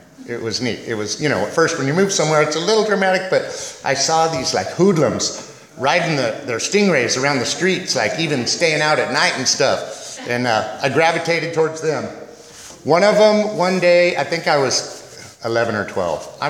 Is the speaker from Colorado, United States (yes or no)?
no; Pasadena, California, United States; born there; I was born in Pasadena in 1960. The hospital I was born at was called the Glendale Sanitarium.